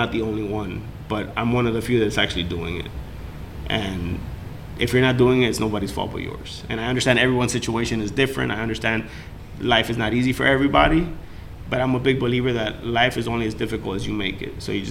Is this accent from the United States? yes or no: yes; Hialeah, Florida, United States; For example, I'm from Hialeah. We're Miami-Dade County, but we used to be Metro-Dade County.